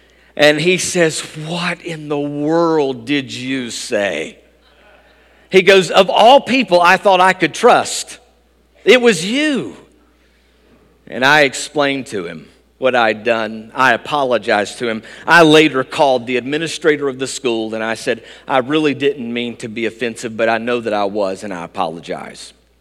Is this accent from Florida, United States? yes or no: no; Tennessee, United States; You see, I grew up in East Tennessee, and East independent Baptist traditions are not uncommon.